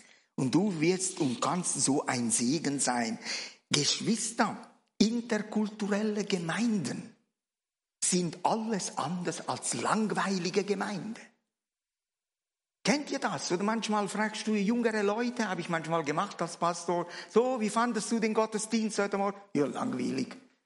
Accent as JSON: {"language": "German", "country": "Switzerland", "said": "So ein Stück weit ist unsere Kultur als Schweizer schon Referenz."}